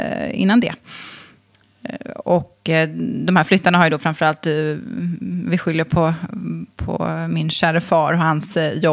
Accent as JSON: {"language": "Swedish", "town": "Enhörna", "region": "Stockholm County", "country": "Sweden", "also_born_or_lived": "Värnamo", "said": "nu säger jag att jag är från Enhörna utanför Södertälje. För det är också det stället jag har bott längst på, som ju är 13 år nu."}